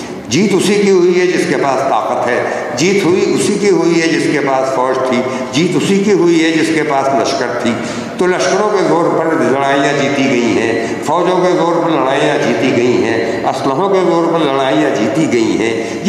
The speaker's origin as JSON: {"language": "Urdu", "country": "India", "said": "میری عمر تقریباً 75 سال ہو گئی ہے، میں ہندوستان کا رہنے والا ہوں، میں نے اپنے ملک میں دیکھا ہے"}